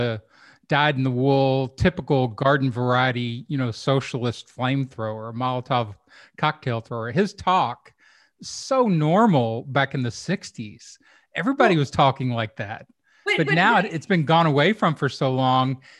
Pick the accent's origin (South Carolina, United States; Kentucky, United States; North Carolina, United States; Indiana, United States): Kentucky, United States; because I'm from Kentucky.